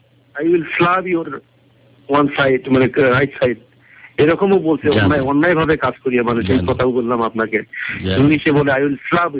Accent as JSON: {"language": "Bangla", "country": "Bangladesh", "said": "এইরকম কম্পিটিশনে আমি সেখানে বাংলাদেশের মানুষ হিসাবে আমি নিজের দেশকে সম্মান মানে নিজের দেশের ইজ্জত সম্মান রক্ষার জন্য কত পরিশ্রম করছি।"}